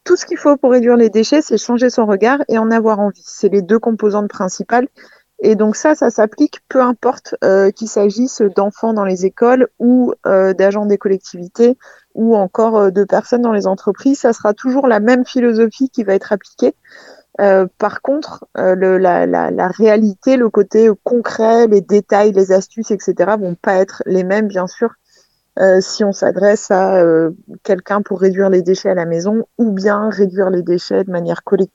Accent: Brittany, France; je suis partie du Finistère Sud, de chez moi, dans le Cap Cisin

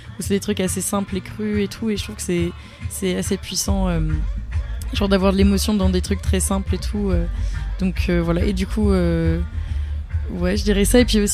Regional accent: England, United Kingdom; French is a second language; moi, je suis anglaise et du coup j'ai toujours écrit en anglais et c'est plus naturel du coup.

